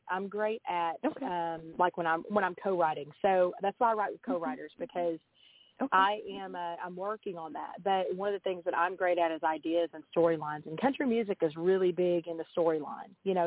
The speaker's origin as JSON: {"language": "English", "town": "Little Rock", "region": "Arkansas", "country": "United States", "said": "which I'm from Little Rock, Arkansas, and, you know, I'm a performer downtown, so a lot of people know me here"}